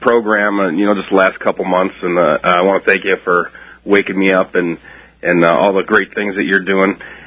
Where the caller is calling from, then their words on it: Las Vegas, Nevada, United States; Las Vegas.